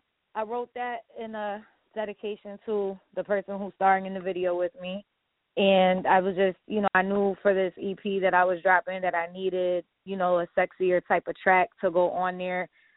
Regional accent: New Britain, Connecticut, United States; Yes, I'm from New Britain, Connecticut.

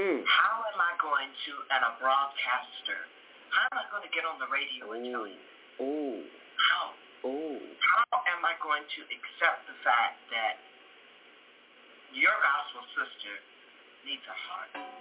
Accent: West Virginia, United States; because of my upbringing, because of where I was raised in West Virginia, up on the hill, on Red's Hill, at the church.

